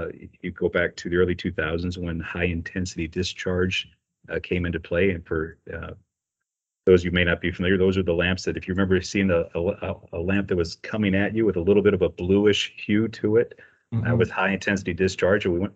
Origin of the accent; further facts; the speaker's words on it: St. Louis, Missouri, United States; I was living and working in St. Louis, which is my hometown.